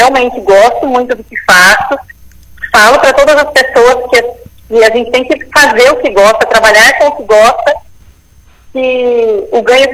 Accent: Piabiru, Paraná, Brazil; eu sou nascida em Piabiru, nasci, cresci, que é uma cidade vizinha aqui de Campo Mourão.

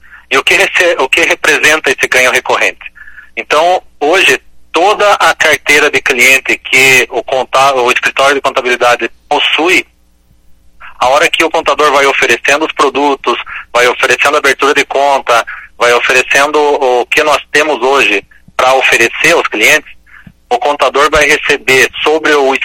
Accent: Ponta Grossa, Paraná, Brazil; o meu escritório é de Ponta Grossa e eu sou de Ponta Grossa, aqui do Paraná. Então, eu nasci aqui

